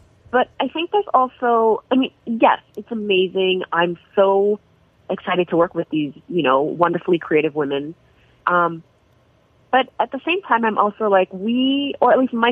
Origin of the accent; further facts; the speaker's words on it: Jamaica; I'm Chinese Jamaican. So I grew up with a West Indian culture.